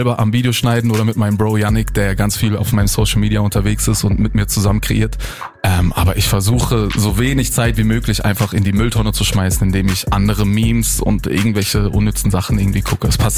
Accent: Oberkirch, Baden-Württemberg, Germany; now in Berlin, Germany; ich wohne ja in Berlin, ich komme aber nicht aus Berlin. Ich bin 700 Kilometer weg von Berlin groß geworden und geboren. Oberkirch heißt das Dorf.

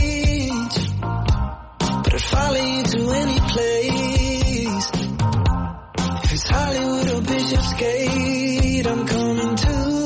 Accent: Rhineland, Germany; denn ich bin Rheinländer

